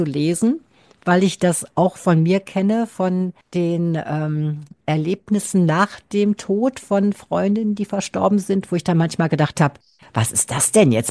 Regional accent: Bielefeld, North Rhine-Westphalia, Germany; Und ich komme ja aus Bielefeld. Das Autokennzeichen ist BI.

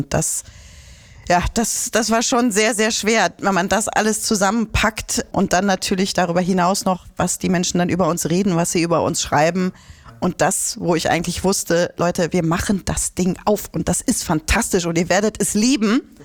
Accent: Hamburg, Germany; bis ich dann endlich vor über 3 Jahren wieder in meiner Heimatstadt gelandet bin

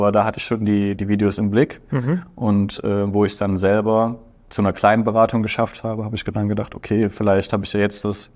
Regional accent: Aachen, North Rhine-Westphalia, Germany; Ich komme aus Aachen.

